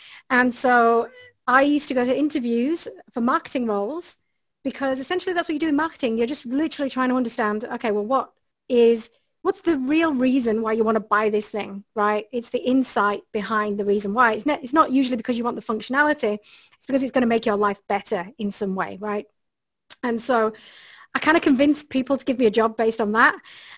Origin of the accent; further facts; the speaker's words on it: Bradford, Yorkshire and the Humber, United Kingdom; So as you can probably detect in my voice, I'm originally from England, a little town called Bradford, which is in the north of England. So the north of England is pretty much known for just kind of what we call grafting, right? So like working class